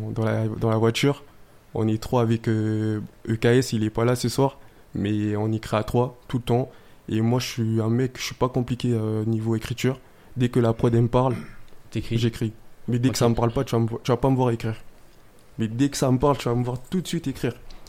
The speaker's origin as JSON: {"language": "French", "country": "DR Congo", "said": "quand tu vois qu'on est congolais, en fait, chez les Congolais, la musique c'est pas trop accepté"}